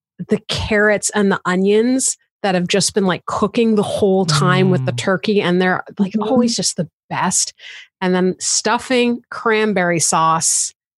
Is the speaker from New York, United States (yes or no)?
yes; New York, United States; born there; also born or lived in Montana / Seattle; know, I was born in New York. So it's like I am from.